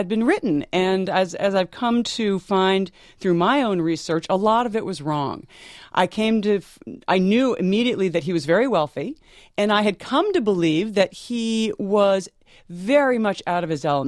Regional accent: Vermont, United States; I grew up in Vermont where 4,000 feet is a large peak.

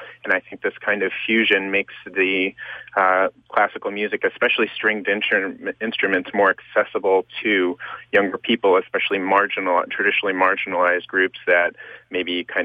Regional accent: Cleveland, Ohio, United States; Well, you know, I grew up in Cleveland and was a classically trained violinist, and I played with the Contemporary Youth Orchestra.

